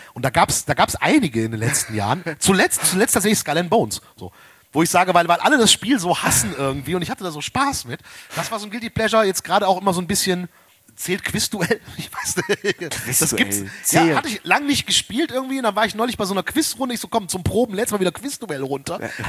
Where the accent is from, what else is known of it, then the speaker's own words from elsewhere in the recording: Erkrath, North Rhine-Westphalia, Germany; ich komme aus Erkrath, da gibt's ja relativ viele Höfe